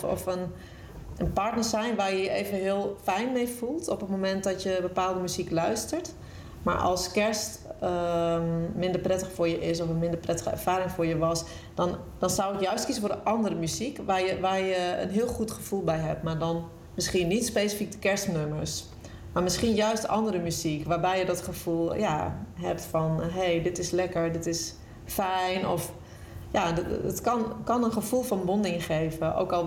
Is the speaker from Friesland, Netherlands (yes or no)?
yes; Friesland, Netherlands; ik woonde natuurlijk ook al snel in Nijmegen. Ik was toen net 18. Toen begon ik aan mijn studie muziektherapie. En ik kom oorspronkelijk uit Friesland, Noordwest-Friesland.